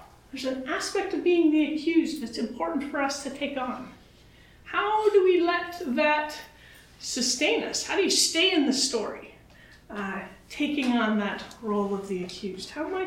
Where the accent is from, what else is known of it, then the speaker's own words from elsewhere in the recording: United States; now in Canada; I'm an American originally. I'm a Baptist. And so I sat in circles listening to residential school survivors' stories, seeing myself as separate because I'm not Canadian.